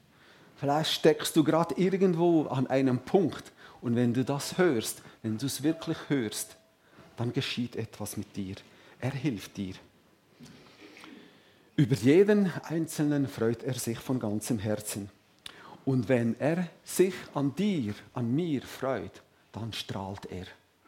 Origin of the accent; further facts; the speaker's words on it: Graubünden, Switzerland; Also ich bin kein Walliser, ich bin ein Bündner.